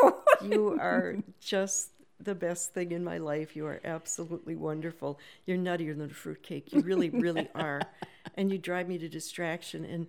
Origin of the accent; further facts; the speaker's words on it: Calumet, United States; I grew up in Calumet, a small town, and the public library was the school library.